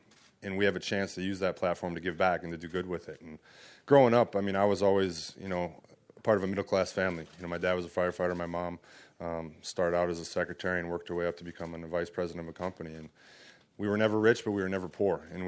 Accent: Wisconsin, United States; So I grew up in Wisconsin. There's a lot of sprint car racing in Wisconsin, and I did. My family and I would go up north a lot back home and watch sprint cars, and that was awesome.

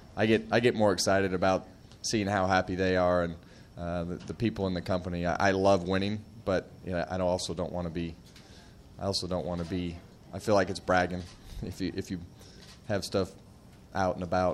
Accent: California, United States; Just because I've never raced at the Kern County Raceway in my hometown.

